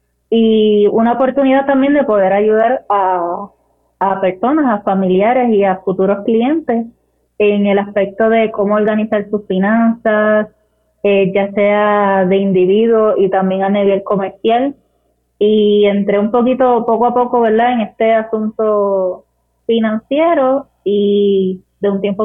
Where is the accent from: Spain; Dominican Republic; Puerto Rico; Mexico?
Puerto Rico; Utuado; soy de Utuado